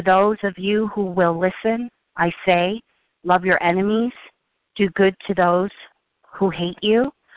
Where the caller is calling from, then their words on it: Pennsylvania, United States; I'm calling from Pennsylvania.